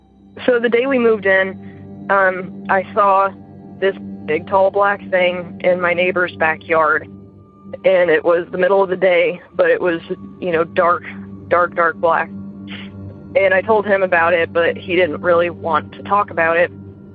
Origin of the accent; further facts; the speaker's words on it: Midwest, United States; and I'm from the Midwest. I grew up in a Victorian house that was crazy haunted